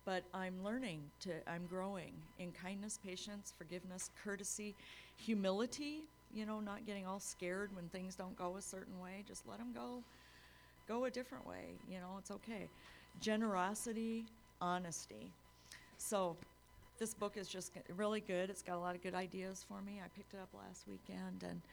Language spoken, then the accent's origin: English; Ames, Iowa, United States; now in Decorah, United States; people have asked me, wasn't that hard to leave where I was born and raised in Ames, Iowa, and come up to Decorah?